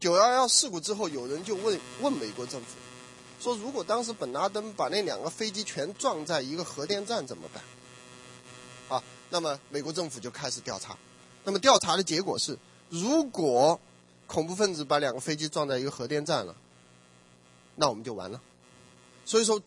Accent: China; 那我们从大陆来的有背景的人说什么？

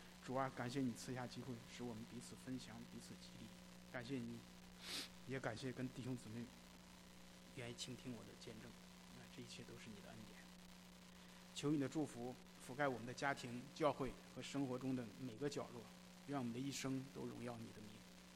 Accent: Inner Mongolia, China; 我是内蒙古人， 我从小就懂事的时候就给家里就放羊

